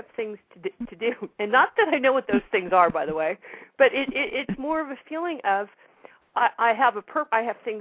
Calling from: California, United States; I'm calling from California.

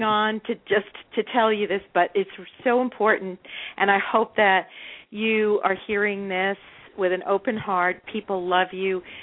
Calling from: California, United States; It's from California.

